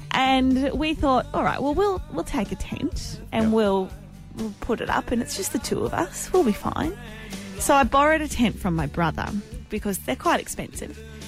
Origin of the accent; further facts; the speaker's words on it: Queensland, Australia; I grew up in Queensland.